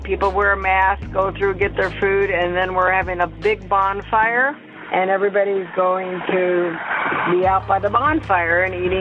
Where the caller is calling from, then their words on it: Crestwood, Kentucky, United States; I'm calling from Crestwood, Kentucky.